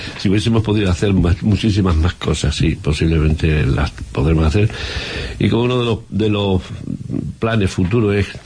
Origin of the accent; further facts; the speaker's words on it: Badajoz, Extremadura, Spain; como soy de Badajoz, me gusta mucho la gente, quiero muchísimo a esta ciudad y a esta región